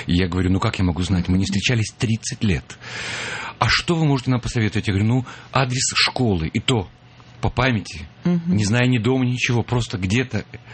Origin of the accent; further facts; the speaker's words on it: Kyiv, Ukraine; moved away as an adult; now in Moscow, Russia; Но просто тогда, когда я приехал в Москву в 76-м году, мы жили в одной стране. Я приехал из Киева